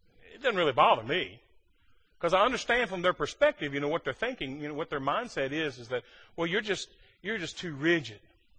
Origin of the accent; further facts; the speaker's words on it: West Virginia, United States; You call me hillbilly because I'm from West Virginia